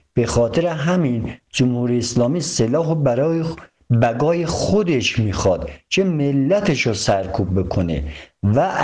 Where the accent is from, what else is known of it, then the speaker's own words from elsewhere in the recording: Iran; من به عنوان یک ایرانی مخالف دادن سلاح به جمهوری اسلامی هستم